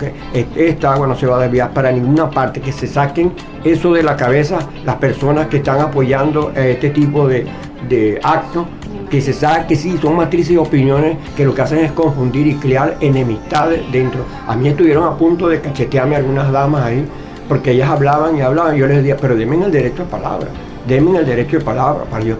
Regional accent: Venezuela; Nosotros todos somos venezolanos

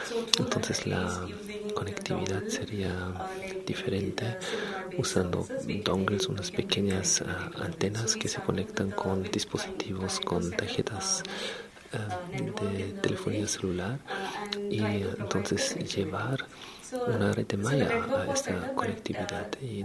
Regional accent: India; vengo de la India

